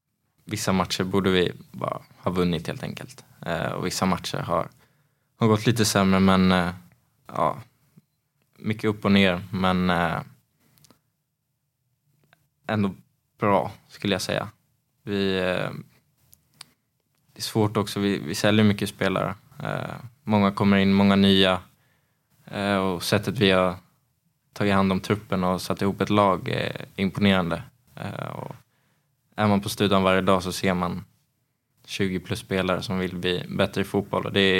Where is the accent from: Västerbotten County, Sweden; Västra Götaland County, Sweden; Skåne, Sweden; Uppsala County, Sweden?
Uppsala County, Sweden; Uppsala; Jag är från Uppsala och jag har gått hela vägen från akademin till A-laget.